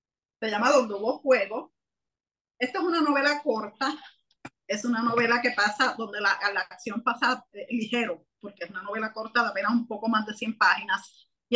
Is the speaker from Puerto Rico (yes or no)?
yes; Rincón, Puerto Rico; Y soy de Puerto Rico, de Rincón, Puerto Rico